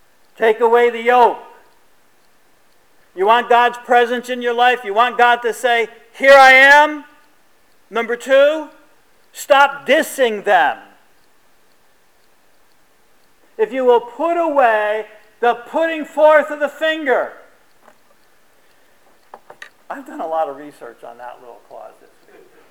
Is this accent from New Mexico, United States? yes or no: no; Troy, New York, United States; Now, I'm from South Troy. We used to think it was kind of a way that's how you say goodbye to people.